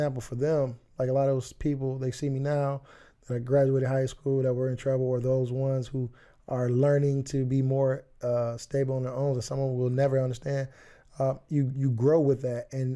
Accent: Muskegon, Michigan, United States; I'm from Muskegon, bro. Like that's crazy.

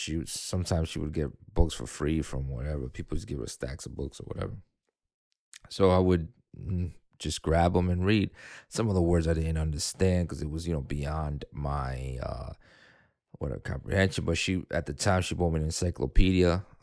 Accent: New York, United States; Nobody ever picked me up from school when I grew up in New York or whatever, when I came from the island. From where I was born, nobody ever picked me up.

